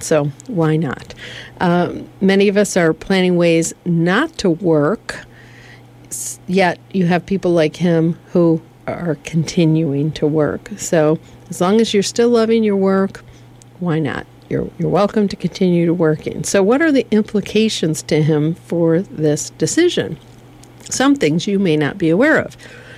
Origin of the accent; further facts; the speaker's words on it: Michigan, United States; So we're from Michigan, my husband and I both